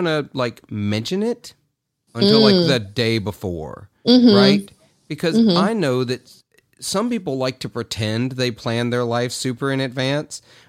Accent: Clarksdale, Mississippi, United States; I'm from Clarksdale, Mississippi.

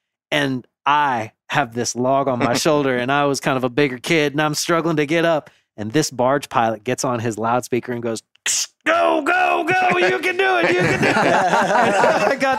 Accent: Florida, United States; I grew up in the Gulf Coast of Florida, and there was an intercoastal waterway built between the Choctahatchee Bay and a bay in Panama City.

